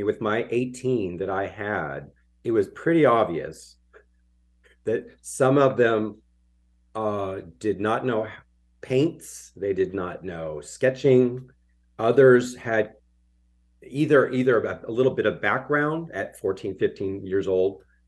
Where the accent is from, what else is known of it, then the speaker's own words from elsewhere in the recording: Los Angeles, California, United States; especially growing up in Los Angeles in the 70s.